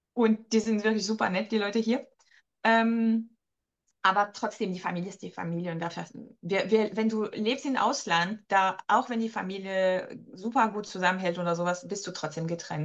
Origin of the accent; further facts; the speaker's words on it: Grand Est, France; born there; German is a second language; Also ich bin geboren in Lothringen.